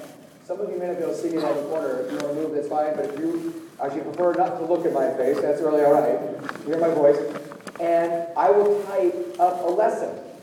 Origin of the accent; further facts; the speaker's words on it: San Jose, California, United States; I grew up skateboarding in San Jose, California. I'm a product of Santa Clara County Public Schools.